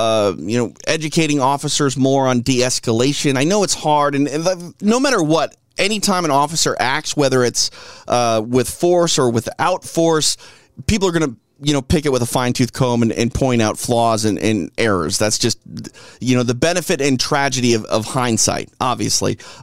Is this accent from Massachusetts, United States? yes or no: no; Minneapolis, Minnesota, United States; As you guys know, I'm from Minneapolis. That's where I grew up, born and raised.